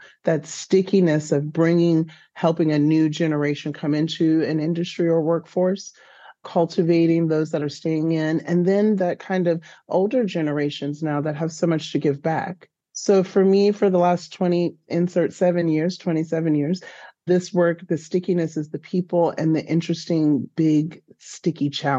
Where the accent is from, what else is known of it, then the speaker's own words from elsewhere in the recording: Washington, District of Columbia, United States; now in Chicago, United States; And so I'm from Washington, D.C. originally. I'm in Chicago now.